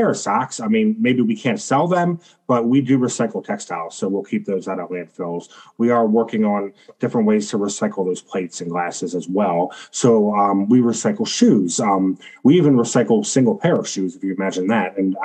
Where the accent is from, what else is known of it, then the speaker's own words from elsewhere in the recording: Baltimore, Maryland, United States; I've born and raised in Baltimore, and when I go to the Eastern Shore, I find towns that I've never heard of as well.